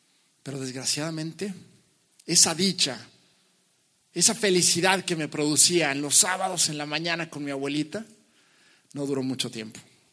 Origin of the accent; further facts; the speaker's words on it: Mexico; También está el hecho de que soy mexicano. Que México no tiene deportes de invierno.